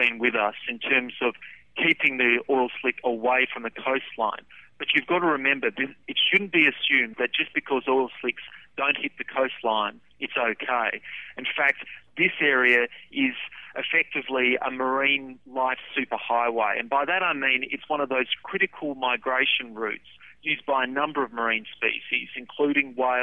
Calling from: Broome, Western Australia, Australia; I'm actually calling from Broome, which is the regional centre of the Kimberley, with a population of about 15,000 people.

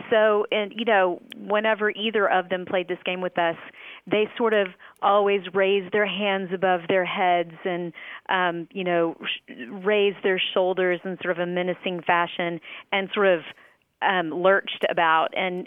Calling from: San Antonio, Texas, United States; I'm calling from San Antonio, Texas.

